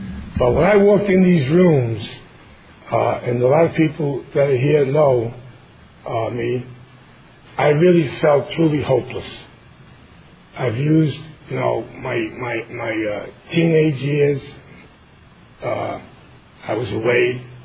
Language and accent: English; New York, United States; now in Pennsylvania, United States; You know, I'm originally from New York. I moved to Pennsylvania just about 13 years ago.